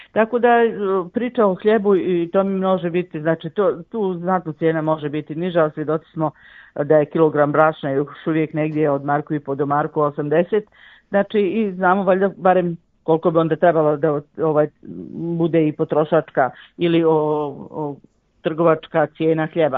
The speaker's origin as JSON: {"language": "Bosnian", "country": "Bosnia & Herzegovina", "said": "nego kod nas u Bosni i Hercegovini"}